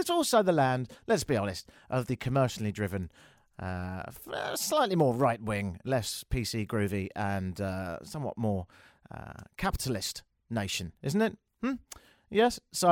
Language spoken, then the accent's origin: English; London, United Kingdom; now in Toronto, Canada; I'm from London, innit? And I live here in Toronto.